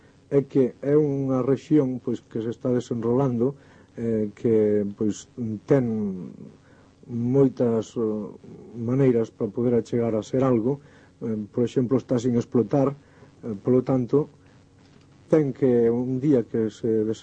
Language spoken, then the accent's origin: Galician; Sarria, Galicia, Spain; eu son da Bisbarra de Sarria